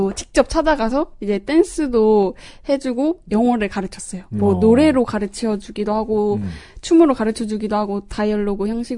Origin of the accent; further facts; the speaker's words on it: South Korea; 제가 한국인이지만 저는 한국어를 잘 설명할 줄 몰라요.